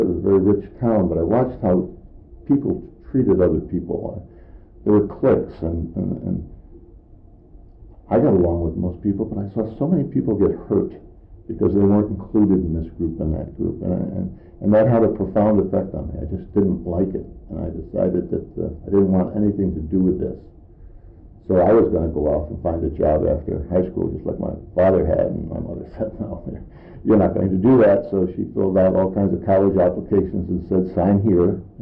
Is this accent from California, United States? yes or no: no; Hartford, Connecticut, United States; now in Alaska, United States; I was born in Connecticut in the south end of Hartford, a fairly rough area. Had a sister, lived in an eightplex, got my early education in the public elementary schools of Hartford.